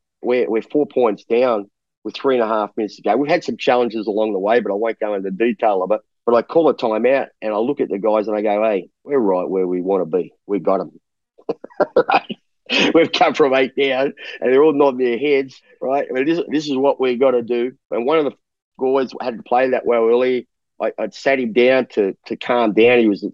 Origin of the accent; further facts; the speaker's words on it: Australia; I've got 2 Americans. I've got a Lithuanian. I've got a Filipino-American who went to school, and I'm an Aussie.